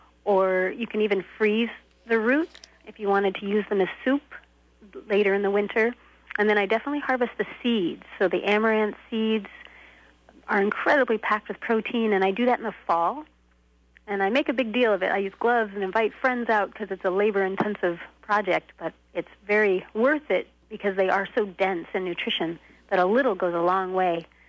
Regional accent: Colorado, United States; now in Vermont, United States; I'm from Colorado, but we also have deep winters of snow and we're similar in the seasons of when things grow.

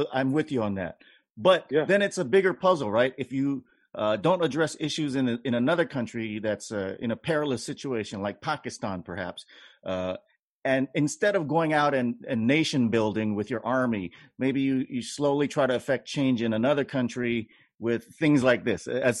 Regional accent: Hawaii, United States; I grew up in Hawaii, and our homeless problem is huge there

